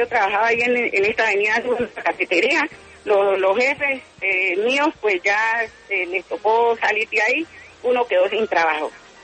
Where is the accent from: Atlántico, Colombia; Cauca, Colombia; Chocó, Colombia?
Cauca, Colombia; Suárez; Soy de Suárez, Cauca.